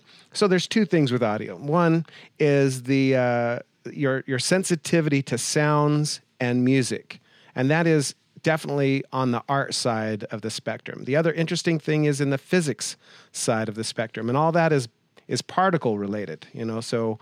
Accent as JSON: {"language": "English", "town": "Ogden", "region": "Utah", "country": "United States", "tie": "born or raised there", "said": "Yeah, born and raised in Ogden. I love Ogden."}